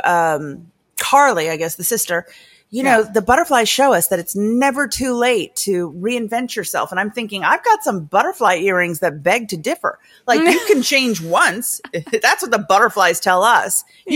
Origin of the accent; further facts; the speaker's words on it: Florida, United States; I was raised myself in Florida.